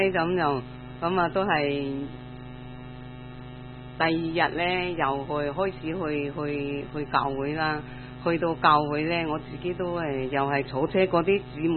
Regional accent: Hong Kong

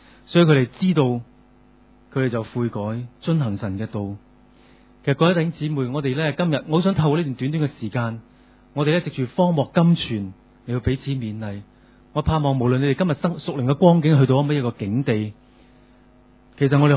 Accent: Hong Kong; 就好似我哋唐人，即系我哋人，即系我哋香港人啦，农历新年咁样吓。

